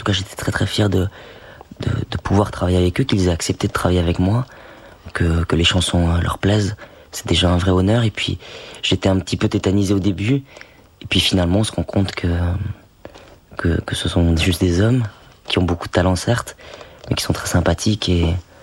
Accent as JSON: {"language": "French", "region": "Basque Country", "country": "France", "said": "Je suis basque, je le ressens, et j'ai vraiment l'envie de chanter en basque."}